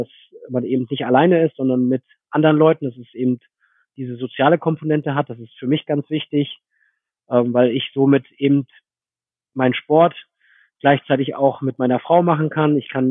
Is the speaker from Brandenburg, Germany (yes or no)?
no; Lohne, Lower Saxony, Germany; zumindest da wo ich herkomme, in Lohne, gab es das nicht.